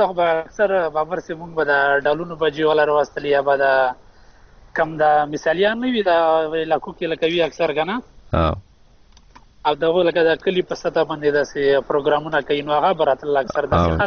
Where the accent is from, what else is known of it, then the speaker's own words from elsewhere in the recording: Khyber Pakhtunkhwa, Pakistan; زه د شمالي وزیرستان یم